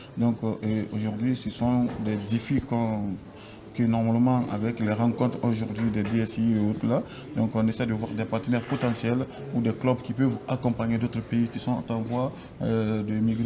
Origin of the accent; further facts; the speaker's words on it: Guinea; Mais chez nous, en Guinée, on a commencé à l'adopter dans nos sociétés, aussi dans le gouvernement.